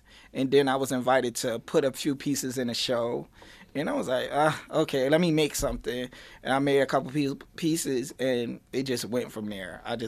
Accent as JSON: {"language": "English", "town": "Baltimore", "region": "Maryland", "country": "United States", "lives_now": "Rochester, United States", "said": "Yes, I am from Baltimore, Maryland."}